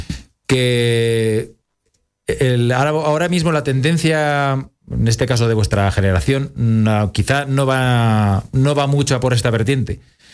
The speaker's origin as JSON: {"language": "Spanish", "town": "Albacete", "region": "Castilla-La Mancha", "country": "Spain", "said": "Se nos nota bastante que somos de Albacete"}